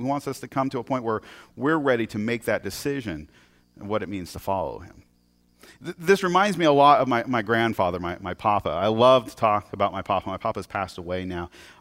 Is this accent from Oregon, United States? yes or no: yes; Portland, Oregon, United States; If you're not aware, I was born and raised in Portland, which of course that makes me a weirdo.